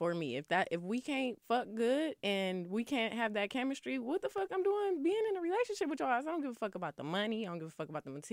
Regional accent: Flint, Michigan, United States

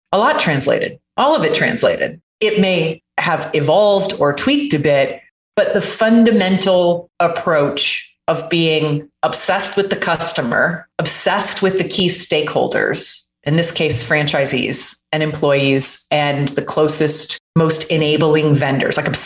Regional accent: Jacksonville, Florida, United States; I completely lost my accent. That was very deep from growing up in Jacksonville, Florida, which is basically South Georgia.

